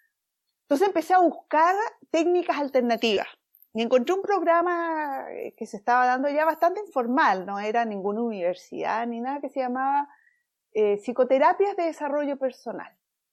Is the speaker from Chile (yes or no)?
yes; Chile; yo soy chilena y estando en Chile, viviendo en Chile, en mis 20, pasando hacia los 30 más o menos